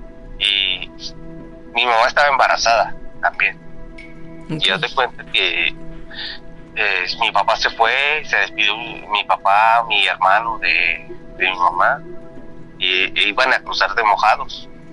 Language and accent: Spanish; Durango, Mexico; now in Atlanta, United States; Estoy en Estados Unidos, soy mexicano, soy de Durango.